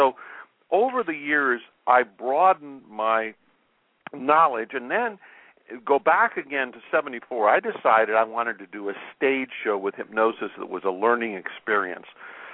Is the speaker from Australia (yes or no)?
no; Illinois, United States; I'm from Illinois. Back there, you talk about hypnosis, and it's kind of, people like freak out.